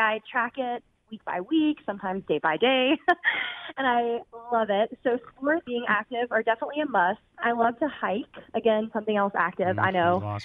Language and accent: English; Atlanta, Georgia, United States; I also have Julio because I'm from Atlanta originally.